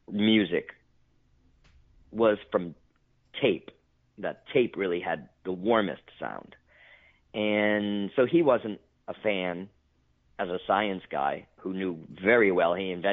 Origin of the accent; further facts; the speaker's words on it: Boston, Massachusetts, United States; I'm still on in my hometown of Boston.